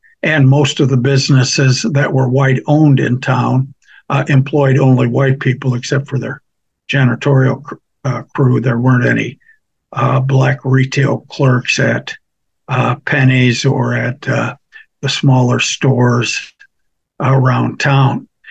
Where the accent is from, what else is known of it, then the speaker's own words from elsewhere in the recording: Ohio, United States; moved away as an adult; I grew up in Ohio, and then in 1967 came to South Carolina on what I thought would be a temporary teaching assignment